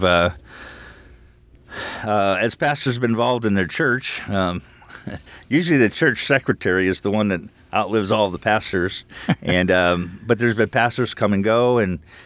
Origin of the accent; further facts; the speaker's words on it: Louisville, Ohio, United States; also born or lived in California; I grew up in the area. I grew up in Louisville, actually, and went to Bible College in Springfield, Missouri. And from there, went to California, 10 years